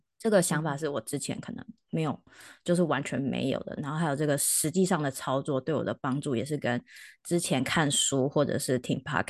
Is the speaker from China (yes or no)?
no; Taiwan; moved away as an adult; now in United States; 我是在台湾长大，然后后来去美国念研究所，然后跟开始在美国工作的工程师。